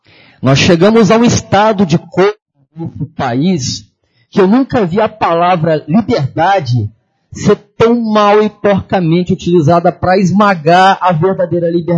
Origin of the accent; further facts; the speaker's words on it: São Paulo, Brazil; also born or lived in Linhares; Eu nasci em Linhares, mas fui criado em São Paulo, passava as férias aqui no Espírito Santo